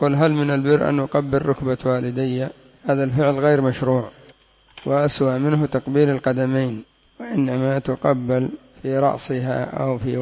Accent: Yemen; وإن كان الاتكاء على اليسار بوضع المتكى المعروف عندنا في اليمن أو على اليمين فلا حرج فيه.

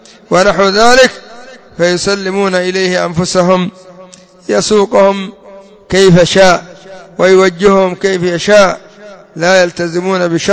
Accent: Yemen; وعندنا في اليمن منهم الكثير

